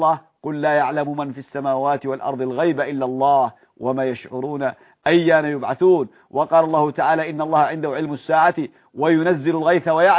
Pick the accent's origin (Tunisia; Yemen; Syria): Yemen; هذه مؤسسة معروفة عندنا في اليمن